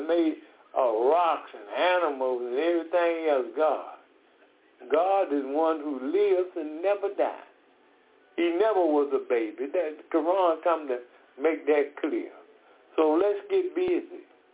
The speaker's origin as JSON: {"language": "English", "town": "Decatur", "region": "Georgia", "country": "United States", "said": "We are from Decatur, Georgia."}